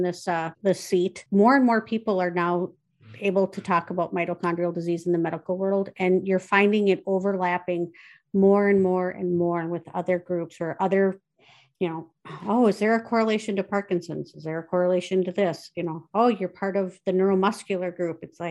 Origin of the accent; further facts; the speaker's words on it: Minnesota, United States; I'm from Minnesota, the 3M state.